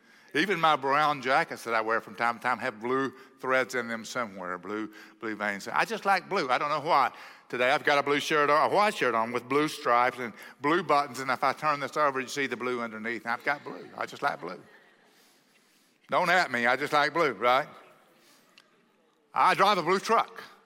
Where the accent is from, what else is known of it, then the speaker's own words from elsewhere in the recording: Oklahoma, United States; I'm from Oklahoma, guys. Give me some love, right?